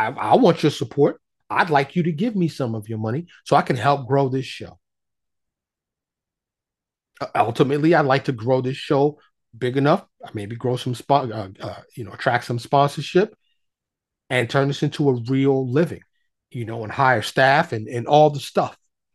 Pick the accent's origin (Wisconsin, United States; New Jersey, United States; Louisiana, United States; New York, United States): New York, United States; New York City; born there; You know, I was born in New York City, major metropolis filled with millions and millions of people